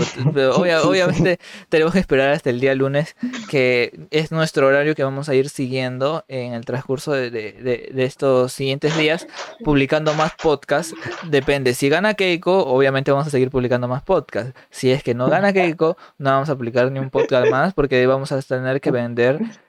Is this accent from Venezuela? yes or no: no; Callao, Peru; Él es del norte, yo soy del Callao.